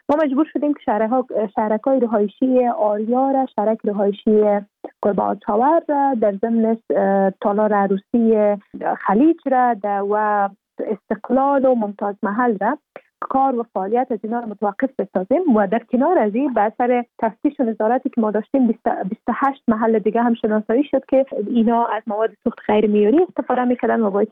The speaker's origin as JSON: {"language": "Persian", "country": "Afghanistan", "said": "به عنوان یک افغان و یک انسانی که اینجا جان 5 تا 6 میلیون نفری که زندگی میکنه به خطر میفته"}